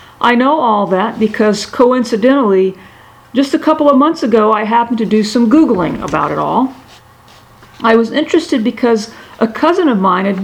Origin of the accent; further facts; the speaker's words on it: Louisiana, United States; I grew up in South Louisiana, where hurricanes occur regularly, and where past hurricanes provide the relative disaster measuring stick.